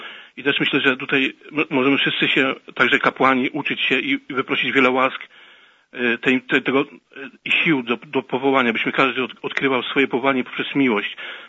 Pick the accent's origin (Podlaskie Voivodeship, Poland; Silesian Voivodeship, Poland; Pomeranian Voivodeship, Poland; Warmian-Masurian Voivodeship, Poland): Pomeranian Voivodeship, Poland; Też ja jestem tutaj Kaszubą, to moje tej kaszubskie serce też mocniej zabiło